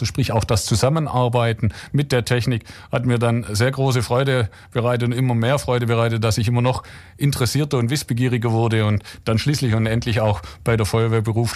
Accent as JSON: {"language": "German", "town": "Unterweiler", "country": "Germany", "tie": "born or raised there", "said": "ich bin aufgewachsen im Teilort Unterweiler"}